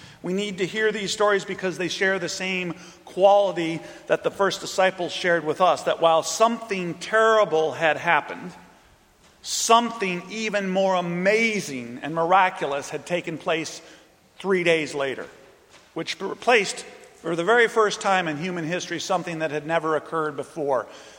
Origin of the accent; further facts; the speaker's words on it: Jacksonville, Illinois, United States; also born or lived in Crosby, Minnesota, United States; growing up in Jacksonville, Illinois, and Crosby, Minnesota.